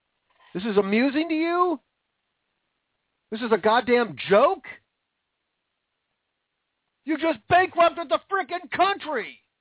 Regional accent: Washington, United States; David Reichert from my home state of Washington, fired.

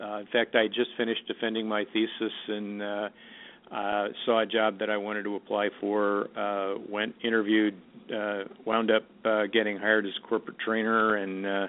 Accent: Midwest, United States; No, I grew up in the Midwest

